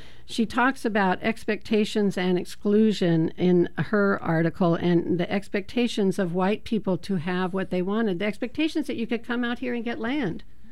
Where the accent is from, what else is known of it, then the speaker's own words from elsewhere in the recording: United States; Growing up in America, growing up with wagon train on TV